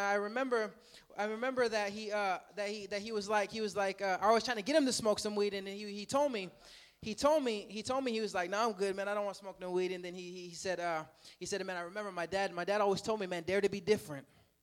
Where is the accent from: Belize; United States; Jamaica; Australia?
United States; Montana; And I'm from Montana. You know, if you didn't know, Montana. And so I'm half Native American